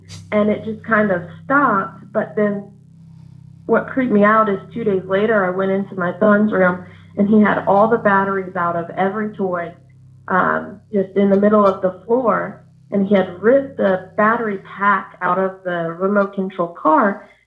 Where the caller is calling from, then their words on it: Virginia, United States; I'm calling from Virginia.